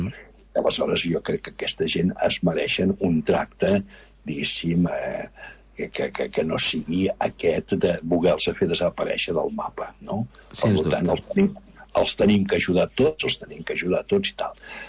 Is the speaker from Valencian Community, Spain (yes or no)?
no; Arenys de Mar, Catalonia, Spain; soc d'Arenys i creiem que des del port d'Arenys